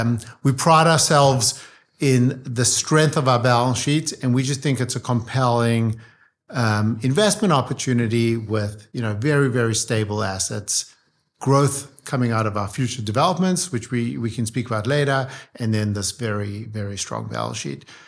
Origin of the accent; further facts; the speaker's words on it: South Africa; moved away as an adult; now in Canada; So as you said, I'm South African. I moved to Canada when I was just under 19 years old. And my parents wanted to leave South Africa